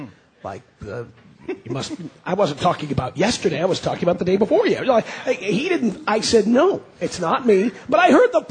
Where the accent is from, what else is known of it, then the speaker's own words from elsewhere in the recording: New York, United States; I grew up in New York. Everybody keeps a wallet in their front pocket in New York.